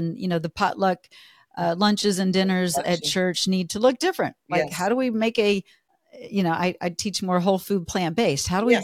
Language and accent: English; Texas, United States; I mean, I grew up in Texas.